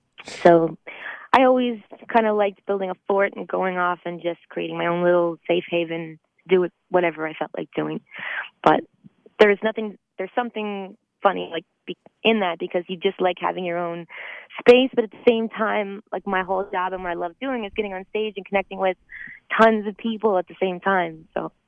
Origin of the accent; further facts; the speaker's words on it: Charlottetown, Prince Edward Island, Canada; now in Halifax, Canada; I grew up in Charlottetown, and then I moved to the big city of Hollywood. 3.5 hours away. So it's nice still being really close to home. And Halifax I definitely consider home now too.